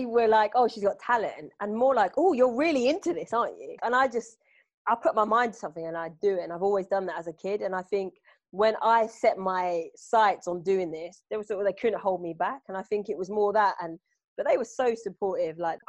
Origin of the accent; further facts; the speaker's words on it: London, United Kingdom; Southeast London.